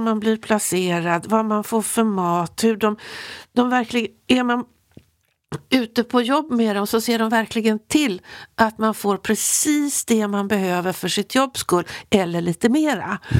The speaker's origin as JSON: {"language": "Swedish", "country": "Sweden", "said": "som svensk"}